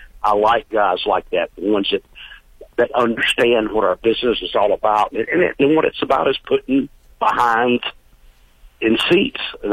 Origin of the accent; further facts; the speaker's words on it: Nashville, Tennessee, United States; So, and going back to Memphis, I'm from Nashville.